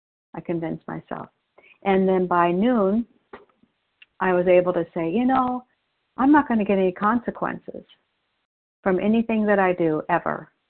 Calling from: Oregon, United States; I'm a recovered compulsive overeater, and I'm calling in from Oregon today.

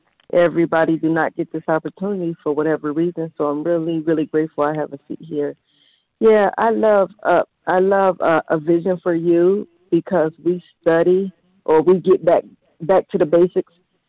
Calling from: Cleveland, Ohio, United States; I'm calling from Cleveland, Ohio.

